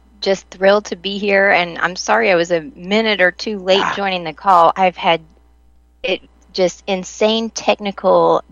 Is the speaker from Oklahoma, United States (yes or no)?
yes; Tulsa, Oklahoma, United States; But yeah, so I'm from Tulsa, Oklahoma, and I was teaching at the University of Tulsa